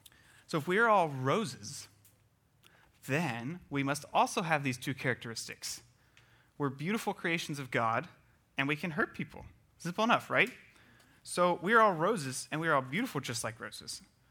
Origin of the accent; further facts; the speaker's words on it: the South, United States; I'm from the South. We talk. It's what we do.